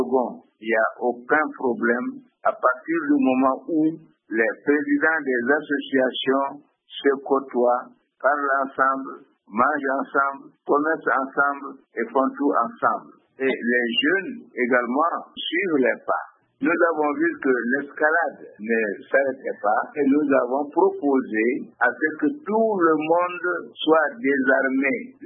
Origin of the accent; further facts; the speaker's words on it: Koporona, Mopti, Mali; parce que moi je suis de Koporona.